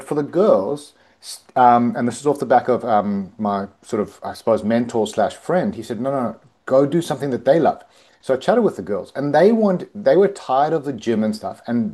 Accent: South Africa; moved away as an adult; now in Australia; I'm actually South African. I moved to Australia in my mid-20s. I'm approaching 50 way too quickly.

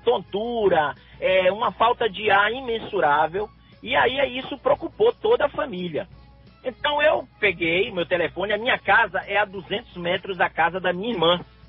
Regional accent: Ubaitaba, Bahia, Brazil; now in Ilhéus, Brazil; eu sou de Ubaitaba, tenho residência fixa em Ubaitaba, mas eu também tenho residência aqui em Ilhéus, eu mesmo moro em Ilhéus.

